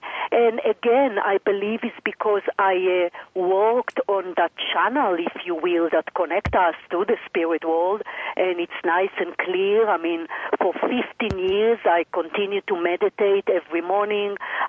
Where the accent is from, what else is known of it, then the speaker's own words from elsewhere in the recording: Israel; Of course, I am from Israel, so of course I educate myself as what's going on with my country, with Iran.